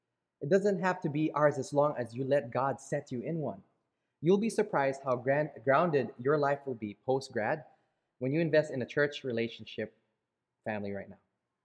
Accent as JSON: {"language": "English", "country": "Philippines", "tie": "born or raised there", "said": "I grew up in the Philippines and I love my culture"}